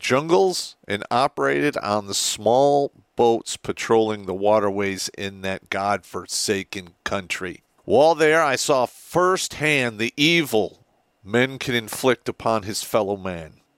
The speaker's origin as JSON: {"language": "English", "town": "Boston", "region": "Massachusetts", "country": "United States", "tie": "born or raised there", "said": "I was born in Boston, Massachusetts in 1950 and grew up poor, which got a lot worse when my father died at 16."}